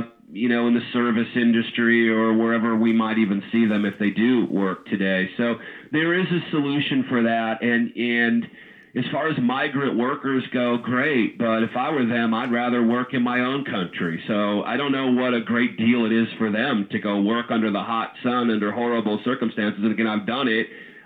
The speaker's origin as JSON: {"language": "English", "region": "Washington", "country": "United States", "tie": "born or raised there", "said": "when I was a kid, I grew up in Washington, which is farm area"}